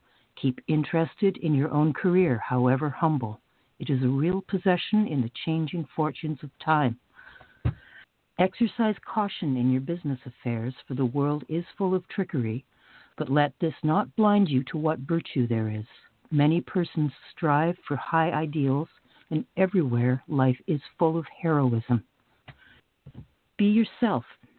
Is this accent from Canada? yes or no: yes; Canada; I'm Canadian, so I'm like above, I'm north of the border of all this